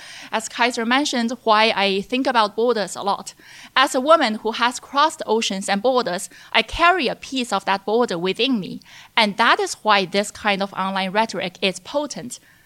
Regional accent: China; when I was growing up in China as a young child

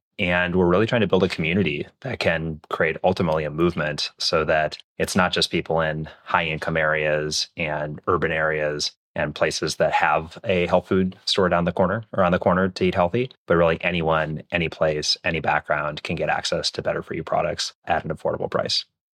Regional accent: Minneapolis, Minnesota, United States; So I grew up in Minneapolis, Minnesota, or outside Minneapolis, Minnesota.

